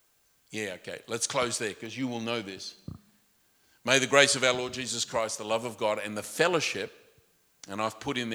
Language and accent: English; Australia; I grew up in Australia.